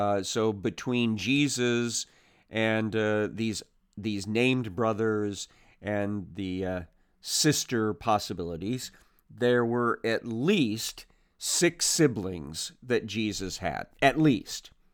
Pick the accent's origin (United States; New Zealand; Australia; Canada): United States; Missouri; When I have gone back to my hometown in southern Missouri and preached there